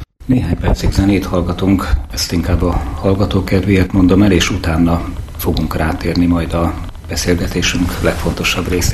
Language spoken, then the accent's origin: Hungarian; Hungary; én mindig nagyon büszke voltam arra, hogy magyar vagyok. Aztán, amikor mögé tekintettem egy kicsit a nagyszülők, dédszülők származásának, akkor kezdtem igazából értékelni azt, hogy itt a Kárpát-medencében élhetek